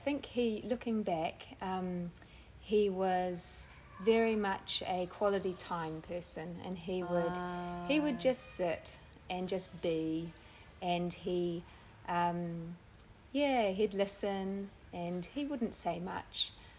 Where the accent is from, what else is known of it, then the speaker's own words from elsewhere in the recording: Tasman, New Zealand; So I grew up in the Tasman Bay area, which is at the top of the South Island of New Zealand.